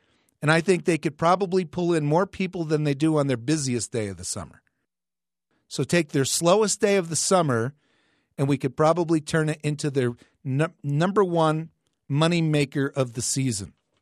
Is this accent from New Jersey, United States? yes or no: yes; New Jersey, United States; I'm 44 years old, and when I grew up, you know, we'd travel. I grew up in New Jersey.